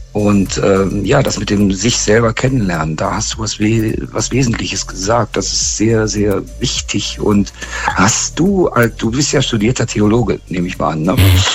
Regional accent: Hanover, Lower Saxony, Germany; moved away as an adult; now in Mannheim, Germany; Vor gut 20 Jahren der Liebe wegen über einen kurzen Umweg von Hannover über Thailand, Malaysia, Indonesien, Australien nach Mannheim gekommen.

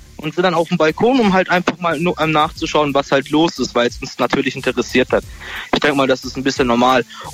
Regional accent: Großbottwar, Baden-Württemberg, Germany; Ich komme aus Großbotzwa, das ist in der Nähe von Ludwigsburg.

